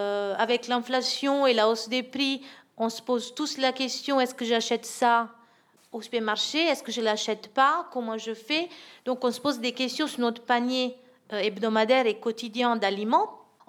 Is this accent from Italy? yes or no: yes; Italy; Moi, je suis italienne.